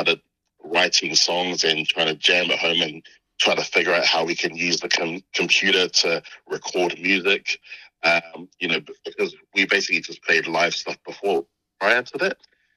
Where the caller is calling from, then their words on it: Wellington, New Zealand; I'm calling you from Wellington.